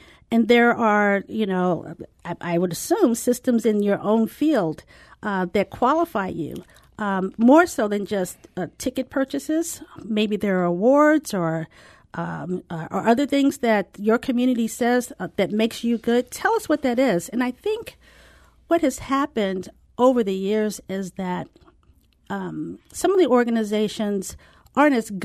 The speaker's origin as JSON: {"language": "English", "town": "St. Louis", "region": "Missouri", "country": "United States", "also_born_or_lived": "San Diego", "moved": "as an adult", "said": "I'm from St. Louis and left right after college and lived in San Diego for 35 years and then came back in 2015 and took over."}